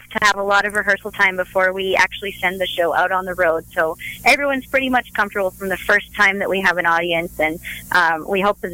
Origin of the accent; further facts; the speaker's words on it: Canada; I'm from Canada and I was skating since I was about 2 years old.